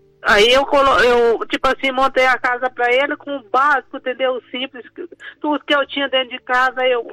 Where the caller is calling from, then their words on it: Rondônia, Brazil; De algum lugar de Rondônia.